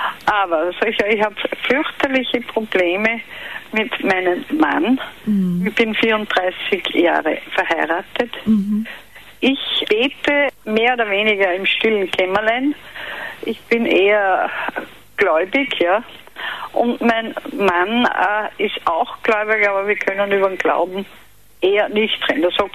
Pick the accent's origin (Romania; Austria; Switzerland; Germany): Austria; Wo gibt es zum Beispiel ein schönes Seminar für Ehepaare da bei uns in Österreich?